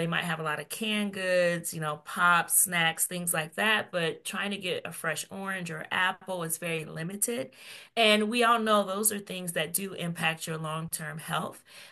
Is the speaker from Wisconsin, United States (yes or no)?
no; California, United States; Prior to my healthcare career, I grew up in California, and I was often in underserved areas where there wasn't a lot of healthcare providers, there wasn't a lot of resources, bit of a food desert.